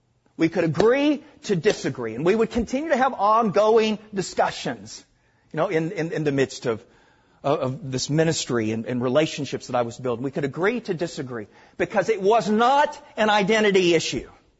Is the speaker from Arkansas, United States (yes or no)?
yes; Norfolk, Arkansas, United States; accent: southern; I'm originally from Norfolk, Arkansas. You can tell my southern accent.